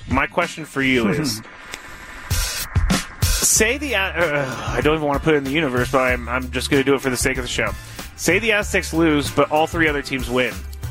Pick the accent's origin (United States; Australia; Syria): United States; We live in America. I am an American.